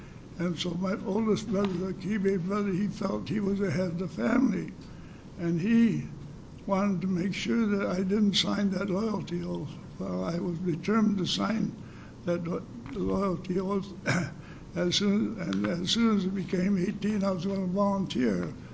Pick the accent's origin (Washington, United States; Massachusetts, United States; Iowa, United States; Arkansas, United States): Washington, United States; Seattle; born there; I was born in Seattle and still live there.